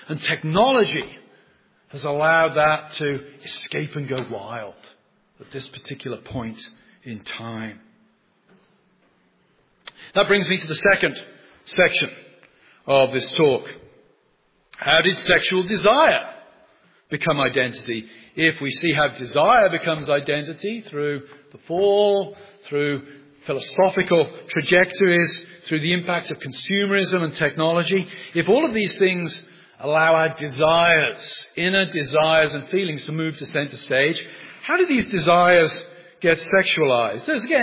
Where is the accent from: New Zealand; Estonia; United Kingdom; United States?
United Kingdom; England; I'm English, and I say to the students, for something to be really funny, somebody somewhere has to be suffering.